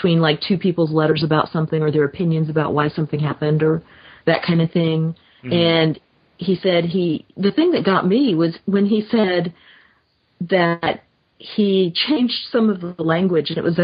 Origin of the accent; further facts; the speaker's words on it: Kansas, United States; now in Texas, United States; I grew up in Kansas. I'm living in Texas